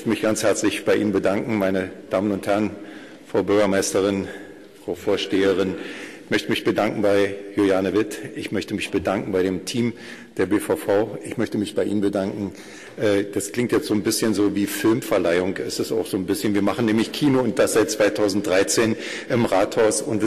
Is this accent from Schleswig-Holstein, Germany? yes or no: no; Berlin, Germany; Ich erlaube mir seit einigen zu sagen, ich komme aus Marzahn-Hellersdorf.